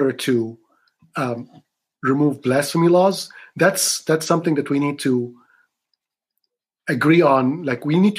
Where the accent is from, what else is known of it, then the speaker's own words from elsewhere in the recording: Egypt; that's what I've seen in my home country that I grew up in, of Egypt.